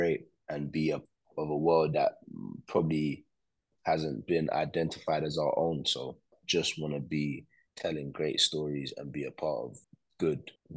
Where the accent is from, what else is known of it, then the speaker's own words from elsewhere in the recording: London, United Kingdom; from Jamaica. You know, I grew up in London.